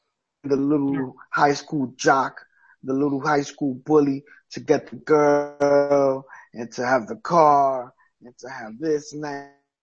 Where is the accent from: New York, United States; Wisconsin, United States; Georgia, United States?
New York, United States; Ring of Honor had a show here in New York, which is my hometown.